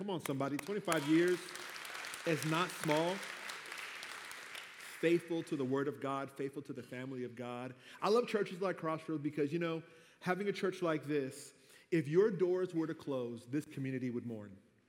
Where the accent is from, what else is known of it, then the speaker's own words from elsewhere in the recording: Virginia, United States; I come to you from the Commonwealth of Virginia.